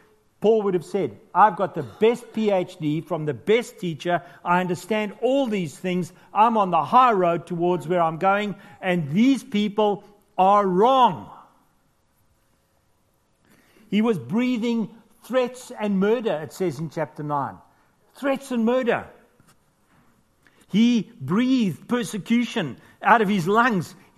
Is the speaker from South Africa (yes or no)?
yes; South Africa; I come from South Africa … when Afrikaans people used to speak to me